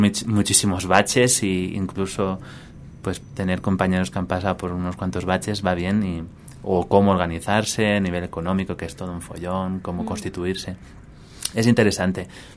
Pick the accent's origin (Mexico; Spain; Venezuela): Spain; Barcelona, Catalonia; Yo también soy de ciudad, de Barcelona. Me crié ahí, no tengo pueblo, no tengo nada. O sea, Barcelona, mis calles de cemento.